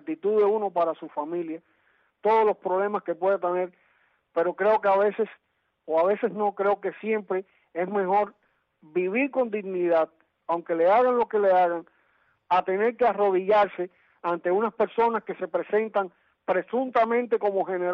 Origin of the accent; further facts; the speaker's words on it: Cuba; ¿cómo yo voy a querer un mal para mi pueblo cubano?